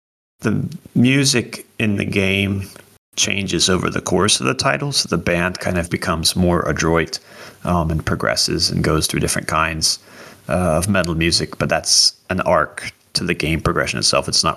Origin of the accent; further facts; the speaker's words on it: Frederick, Maryland, United States; which is inspired by my hometown of Frederick, Maryland